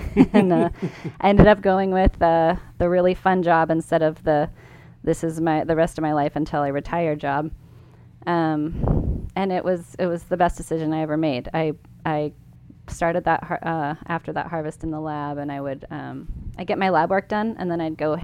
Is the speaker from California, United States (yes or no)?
yes; Sonora, California, United States; I grew up in Sonora, California, foothills to the Sierra Nevada. So I grew up hiking, backpacking, a lot of outdoor time, camping in the summers with my parents, putting up tents.